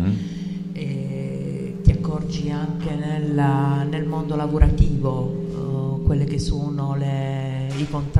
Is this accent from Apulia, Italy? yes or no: yes; Taranto, Apulia, Italy; Vengo da Taranto, 3 giorni di libertà vigilata